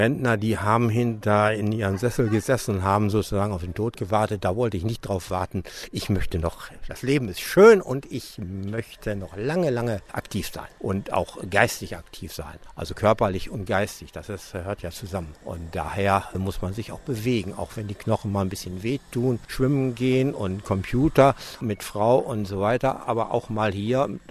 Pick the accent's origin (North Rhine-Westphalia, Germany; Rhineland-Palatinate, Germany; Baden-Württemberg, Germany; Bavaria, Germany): North Rhine-Westphalia, Germany; Halle; Ich komme aus Halle in Westfalen. Jahrgang 51 bin ich.